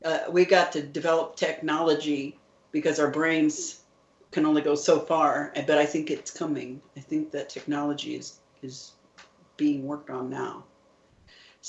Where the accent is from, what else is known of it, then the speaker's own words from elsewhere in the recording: Indiana, United States; I'm a girl from Indiana who never went anywhere in my life and was not exposed to a whole lot of special fancy stuff.